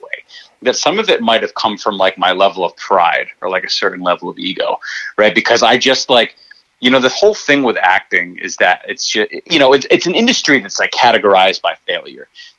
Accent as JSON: {"language": "English", "region": "Rhode Island", "country": "United States", "said": "I'm from Rhode Island. Everyone here is very blue collar, very hardworking."}